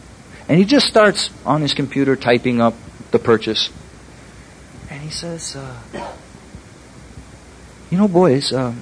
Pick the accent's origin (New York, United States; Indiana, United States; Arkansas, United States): Indiana, United States; Indianapolis; now in Colorado, United States; When I was a young person, though I live in Colorado now, I grew up in Indianapolis.